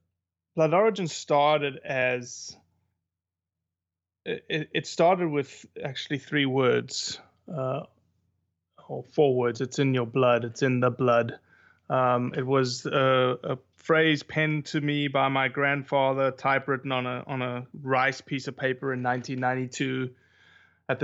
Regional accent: South Africa; And me growing up in South Africa, it wasn't a part of me, except through stories and except through trophies on the wall.

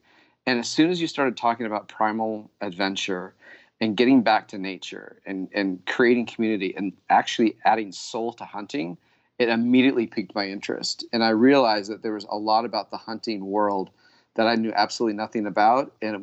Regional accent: California, United States; also born or lived in Colorado; and this is coming from as city slicker as they come in Southern California, I grew up, even though I was born in Colorado, I grew up here on the coast

